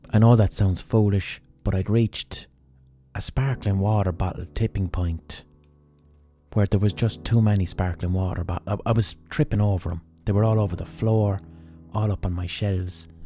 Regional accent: Ireland; caused me right now as an Irish person to be surrounded by bottles of sparkling water?

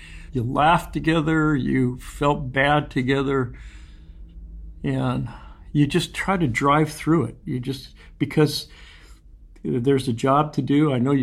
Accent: Santa Cruz, California, United States; Well, Mickey and I were born and raised in Santa Cruz.

